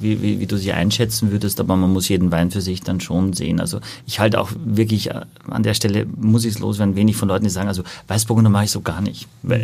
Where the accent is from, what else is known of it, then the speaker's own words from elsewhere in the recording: Carinthia, Austria; Ja, meine Heimat.